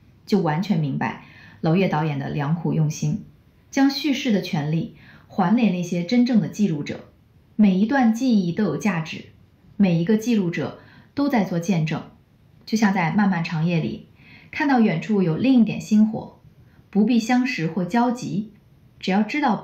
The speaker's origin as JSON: {"language": "Chinese", "country": "Canada", "second_language": "Chinese", "said": "，疫情三年我都在中国，白纸革命第二天我就离开上海了"}